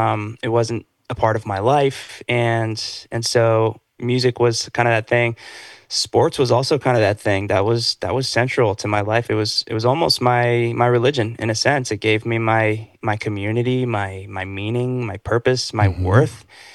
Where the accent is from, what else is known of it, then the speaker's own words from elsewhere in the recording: Madison, Connecticut, United States; So I grew up in the Northeast, just a seaside, kind of a coastal town there in New England, specifically Madison, Connecticut.